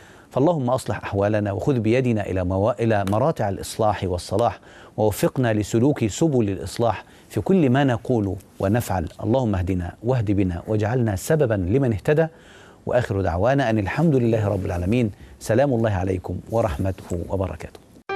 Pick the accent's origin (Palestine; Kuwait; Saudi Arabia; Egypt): Egypt; عندنا في مصر،